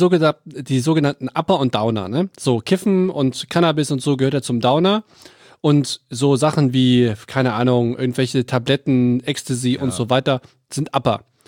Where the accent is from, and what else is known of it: North Rhine-Westphalia, Germany; born or raised there